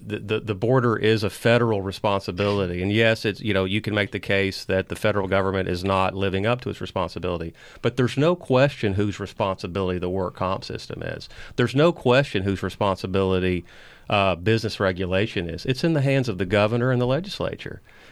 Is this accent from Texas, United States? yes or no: yes; Liberty, Texas, United States; In my hometown of Liberty, I would not do that.